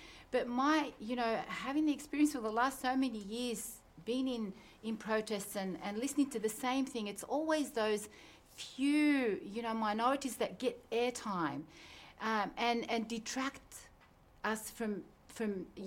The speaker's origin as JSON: {"language": "English", "country": "Australia", "said": "within the ability that we have to work within as Australians and as Australian Muslims."}